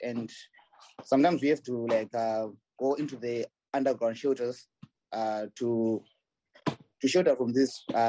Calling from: Sumy, Sumy Oblast, Ukraine; And I'm speaking from Sumy. I'm a student at Sumy State University in Ukraine.

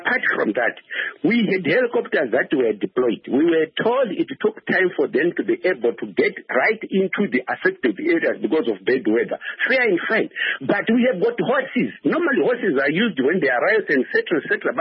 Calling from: Gwanda, Matabeleland South, Zimbabwe; Yeah, I'm phoning from Gwanda.

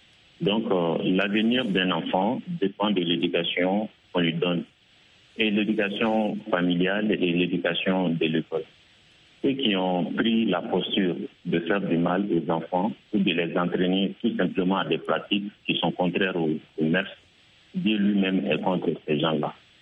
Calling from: Mali; Chez nous, au Mali

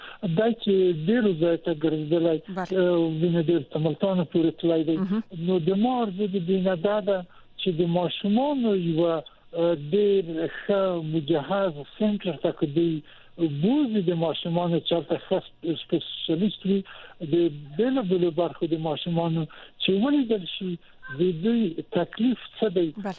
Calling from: Quetta, Balochistan, Pakistan; ما د کوټې څخه

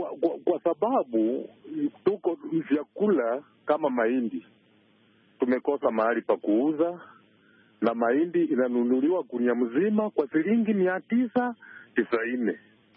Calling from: Bungoma County, Kenya; natoka sehemu za Bungoma, kaunti ya Bungoma, sehemu za Sango Malakizi.

